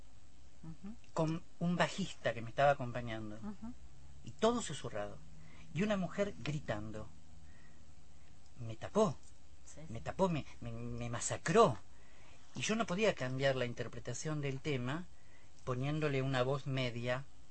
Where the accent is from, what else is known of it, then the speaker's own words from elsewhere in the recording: La Plata, Buenos Aires Province, Argentina; born there; lo llevo por mi barrio, que es, sí, donde yo nací